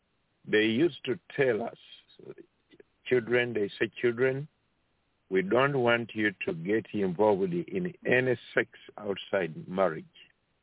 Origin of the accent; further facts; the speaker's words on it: Uganda; English is a second language; I'm originally from East Africa, Uganda. That's where you find Uganda, Kenya, Tanzania, and some other countries. So we speak Swahili and that language.